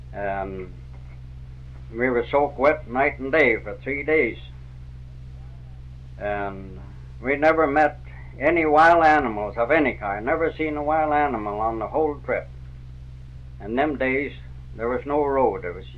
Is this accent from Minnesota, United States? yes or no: yes; Minnesota, United States; born there; Down in Minnesota.